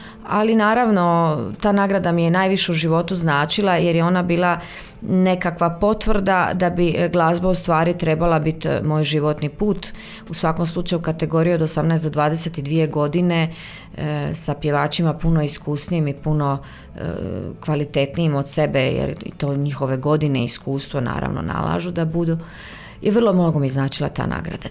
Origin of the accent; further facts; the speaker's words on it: Trogir, Split-Dalmatia County, Croatia; Rođena sam daleke 1983. U Splitu. Djetinjstvom sam provela u Trogiru. Tamo me vezuje moja mladost i svi ti moji rani dani. To je nekakva moja oaza koja se uvijek vrlo rado vraća. Moj topli dom.